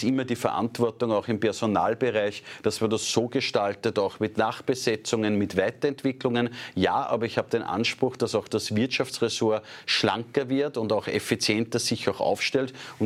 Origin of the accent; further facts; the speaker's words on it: Linz, Upper Austria, Austria; in meiner Heimatstadt in Linz